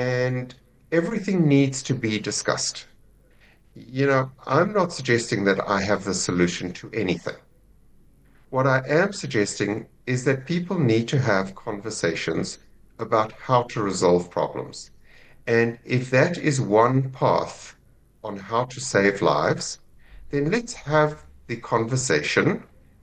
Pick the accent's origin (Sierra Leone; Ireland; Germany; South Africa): South Africa; now in United States; I'm not Israeli, I'm American. Mm. I'm ex-South African, but I'm American.